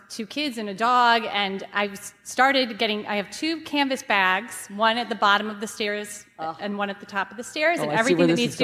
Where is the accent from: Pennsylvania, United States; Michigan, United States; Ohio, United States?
Ohio, United States; Columbus; I'm from Columbus, Ohio.